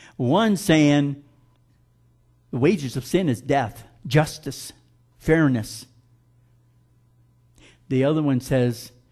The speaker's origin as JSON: {"language": "English", "region": "Florida", "country": "United States", "tie": "born or raised there", "said": "You know, when I grew up in Florida, there was only two occasions where people got bit by a coral snake."}